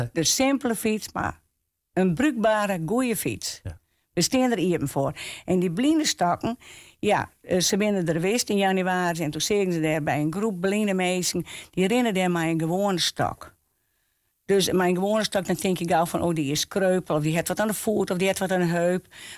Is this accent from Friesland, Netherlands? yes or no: yes; Oudhaske, Friesland, Netherlands; Ik kom uit Oudhaske.